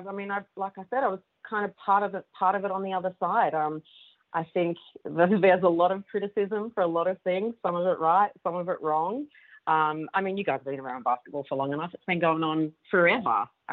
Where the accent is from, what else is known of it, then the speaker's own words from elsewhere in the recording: Queanbeyan, New South Wales, Australia; Born and bred in Queanbeyan, just outside of Canberra.